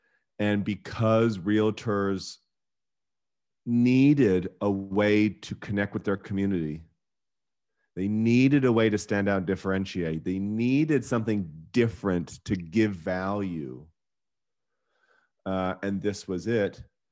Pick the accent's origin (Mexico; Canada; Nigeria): Canada; Vancouver, British Columbia; And then I'm from Vancouver.